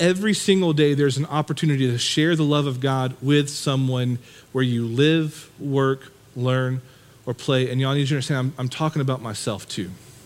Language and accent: English; Knoxville, Tennessee, United States; I grew up in Knoxville. I'm from here. I was born and raised here.